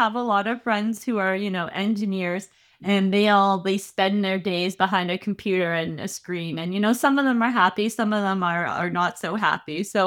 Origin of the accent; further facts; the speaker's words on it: Winnipeg, Manitoba, Canada; I'm from Winnipeg, so it's like minus 40 degrees in Celsius.